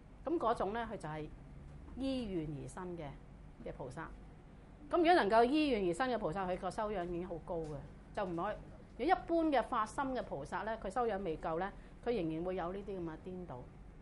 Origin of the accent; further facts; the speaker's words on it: China; 我哋中國人唔係咁接受嘅